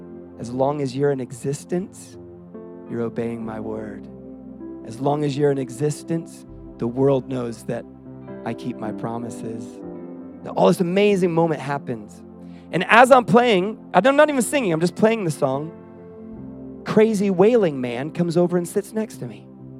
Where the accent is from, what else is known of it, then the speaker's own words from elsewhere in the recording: Israel; I grew up in Israel, as I said.